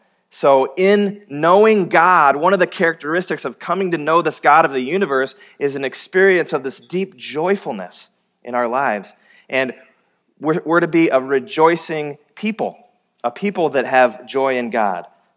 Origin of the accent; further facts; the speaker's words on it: Iowa, United States; Yeah, I grew up in Iowa, so it's not ingrained into my blood like some of you native Minnesotans